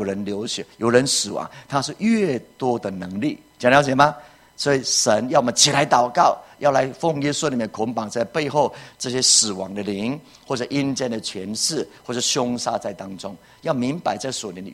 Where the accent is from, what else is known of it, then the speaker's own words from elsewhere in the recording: Puli, Nantou County, Taiwan; 以前我在埔里啊长大的时候。